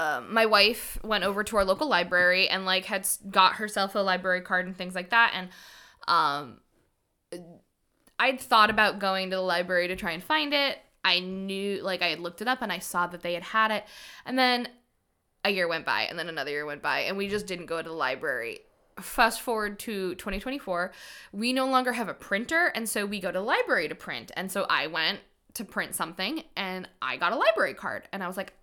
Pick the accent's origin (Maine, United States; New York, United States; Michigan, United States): Maine, United States; Old Orchard Beach; But like, because growing up in Old Orchard, like I spent most of my time in the ocean.